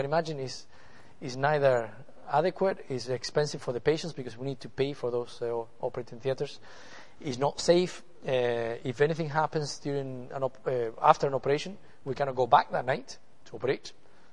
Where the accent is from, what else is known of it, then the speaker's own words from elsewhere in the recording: Canary Islands, Spain; now in Bolivia; I'm actually not from Bolivia. I'm from Spain. I'm from Tenerife, actually.